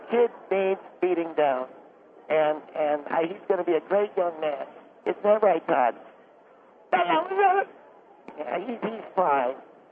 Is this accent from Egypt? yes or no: yes; Alexandria, Alexandria Governorate, Egypt; English is a second language; I'm originally from Alexandria, where Roger's from.